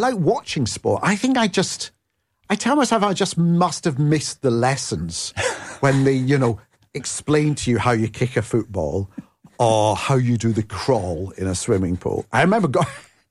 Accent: Scotland, United Kingdom; So, you know, being Scottish, I will be Scottish and Italian, you know, I've got the best of both.

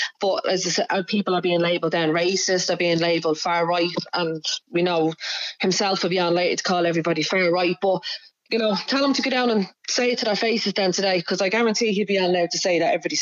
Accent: Ireland; we are Irish men and women fighting against Irish men and women to protect illegal immigrants.

